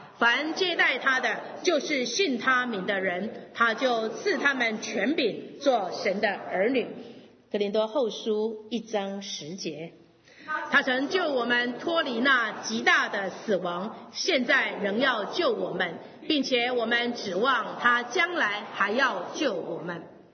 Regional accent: Taiwan; 我生在台湾，然后我们的祖先一代一代都是拜拜的

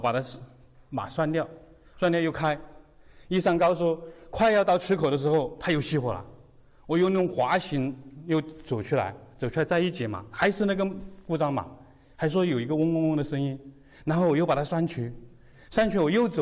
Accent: China; moved away; 因为我们中国人你在那种国内的环境是没有游行示威的

